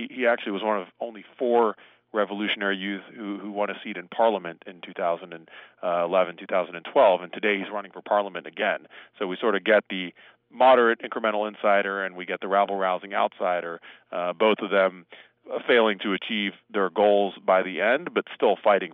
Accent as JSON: {"language": "English", "country": "United States", "said": "And for me, as an American, I mean, I've spent my whole life sort of decrying or noticing that people seem apathetic."}